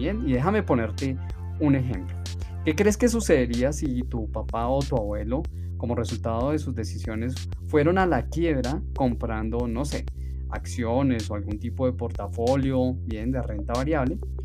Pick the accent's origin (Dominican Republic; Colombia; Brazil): Colombia; Si le preguntas en mi país, acá en Colombia, a una persona promedio